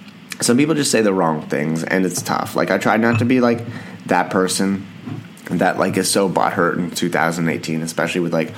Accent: Canada; I'm Canadian, so we liked hockey.

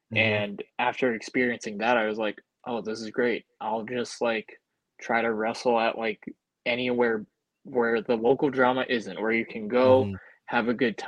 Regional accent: Albany, New York, United States; I'm from the Albany area

